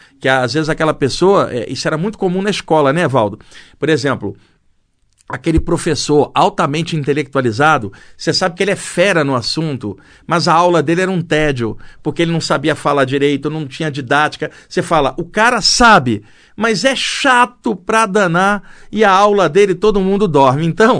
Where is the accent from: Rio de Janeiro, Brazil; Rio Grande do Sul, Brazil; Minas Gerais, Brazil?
Rio de Janeiro, Brazil; now in São Paulo, Brazil; Você veio do Maranhão para cá, eu vim do Rio.